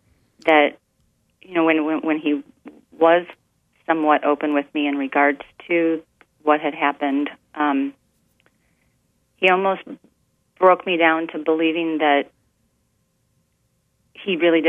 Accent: St. Louis, Missouri, United States; since I was from St. Louis

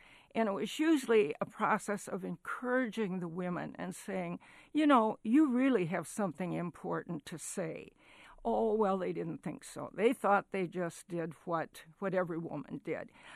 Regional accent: South Dakota, United States; Growing up in South Dakota, where the land was so flat

